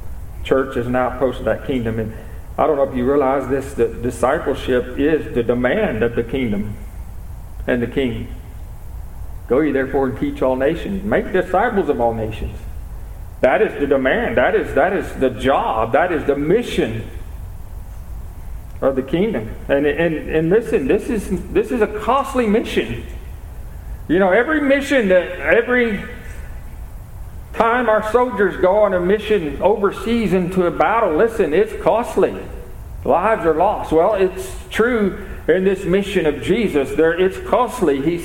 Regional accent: United States; I'm thankful that I am American, don't get me wrong

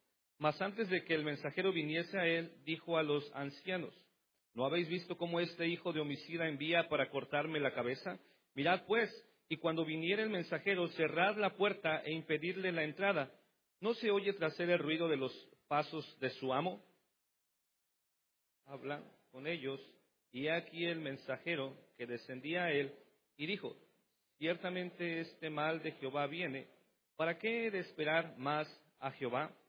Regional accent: Mexico City, Mexico; hermano, yo vengo de la Ciudad de México. Yo trabajo ahí en la Iglesia Bautista Monte Sión con el pastor Kevin Wynn.

